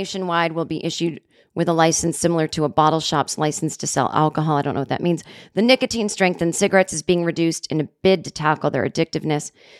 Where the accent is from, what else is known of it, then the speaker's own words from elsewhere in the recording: Massachusetts, United States; It's just so funny, because growing up in Massachusetts in the 70s, it was like your mom would give you money and you'd go to the store and buy her cigarettes as you were like 8 years old.